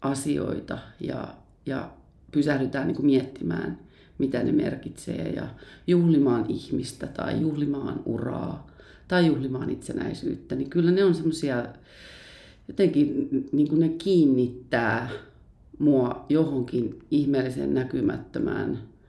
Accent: Forssa, Kanta-Häme, Finland; ihan niitä ensimmäisiä muistoja liittyy sellaiseen seurojen talotyyppiseen taloon kotikaupungissani Forssassa

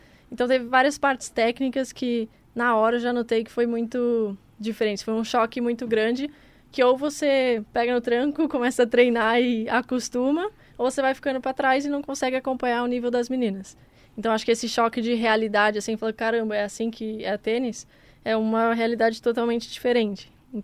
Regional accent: Brazil; Então, crescendo aqui no Brasil, na América do Sul no geral, no tênis, primeiro que a gente joga muito no saibro aqui, é uma quadra mais lenta.

